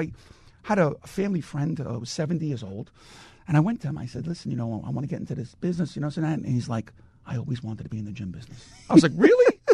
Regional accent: Brooklyn, New York, United States; I grew up in Brooklyn.

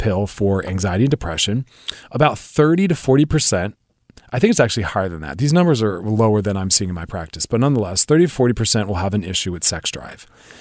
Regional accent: United States; I'm from the East Coast. I live in Philadelphia, New York.

